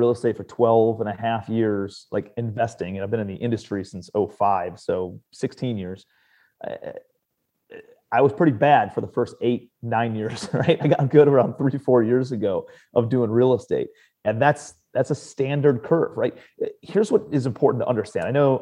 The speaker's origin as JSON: {"language": "English", "town": "Cleveland", "region": "Ohio", "country": "United States", "lives_now": "New York City, United States", "said": "I'm from Cleveland, Ohio originally. Was going through college when the market was going crazy"}